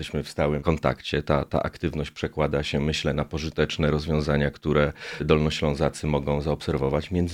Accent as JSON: {"language": "Polish", "town": "Wrocław", "region": "Lower Silesian Voivodeship", "country": "Poland", "said": "jako wrocławianin, który pewnie kiedyś wróci, mam nadzieję, do Wrocławia."}